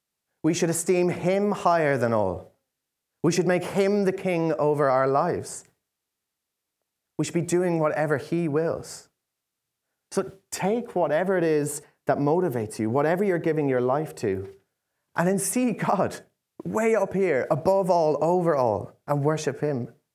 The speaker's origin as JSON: {"language": "English", "region": "County Laois", "country": "Ireland", "said": "being an Irishman, I have never seen Ireland win in a big World Cup, unfortunately. And being a Laois man, I am yet to see my county in an All-Ireland final, sadly."}